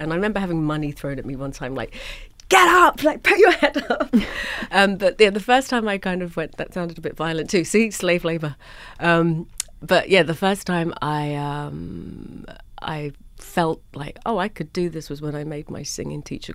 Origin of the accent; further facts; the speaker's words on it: London, United Kingdom; I am a proud Londoner, though, but my city's changed a lot.